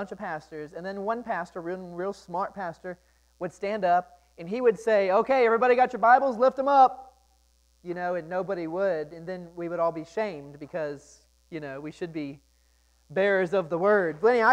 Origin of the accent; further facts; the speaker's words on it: Argyle, Texas, United States; I am actually originally from Argyle, Texas. I am a long ways from where I grew up and call home.